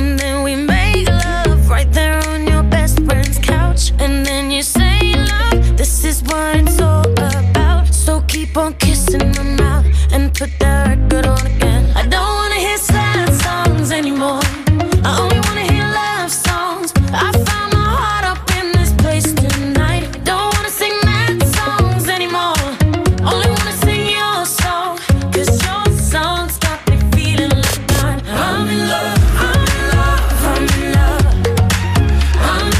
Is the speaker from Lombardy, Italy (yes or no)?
yes; Milan, Lombardy, Italy; sono milanese.